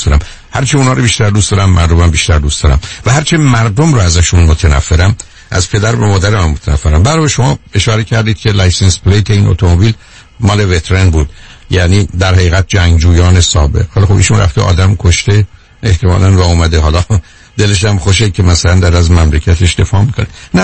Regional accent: Iran; پس من به عنوان یه ایرانی مدعی هستم

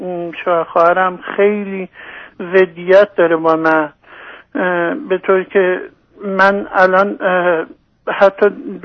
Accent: Iran; moved away as an adult; من حقیقتش یه جوانی هستم، 31 ساله، چند ماهی از ایران اومدم

